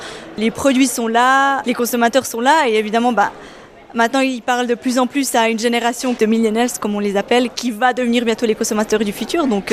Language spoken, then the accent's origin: French; Moutier, Bern, Switzerland; je viens de Moutier là-bas, j'ai travaillé dans l'horlogerie également à Bienne.